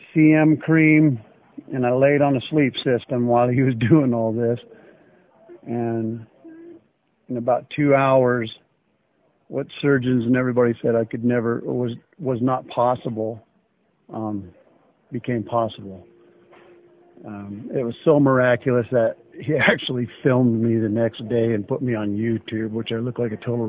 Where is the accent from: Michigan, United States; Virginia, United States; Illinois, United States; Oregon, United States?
Oregon, United States; Klamath Falls; now in Shelley, United States; I'm from Oregon, Southern Oregon, Klamath Falls, Oregon.